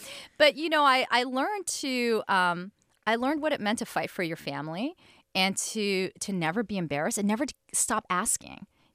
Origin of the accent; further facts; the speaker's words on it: New York City, New York, United States; And growing up in New York City, which really was a city of black and whiteness, right?